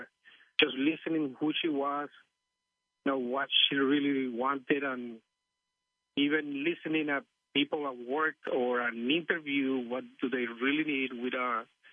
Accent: Venezuela; English is a second language; I come from Venezuela, and there the job environment was different.

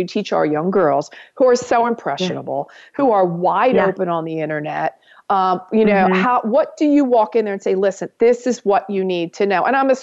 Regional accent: New York, United States; Well, I'm a New Yorker, honey.

